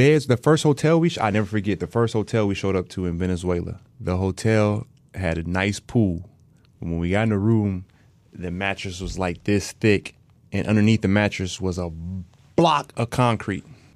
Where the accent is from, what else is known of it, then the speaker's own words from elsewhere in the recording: Springfield, Illinois, United States; I'm from Springfield, Illinois.